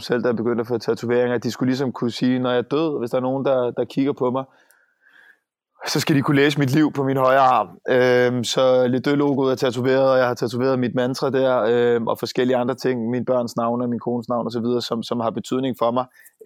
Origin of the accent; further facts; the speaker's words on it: Snekkersten, Capital Region of Denmark, Denmark; og jeg var fra Snekkersten op nordpå.